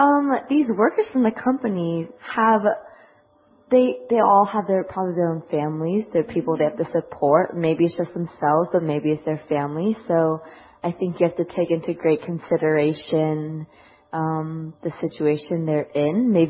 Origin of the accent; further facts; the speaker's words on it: Seattle, Washington, United States; I'm from Seattle, Washington.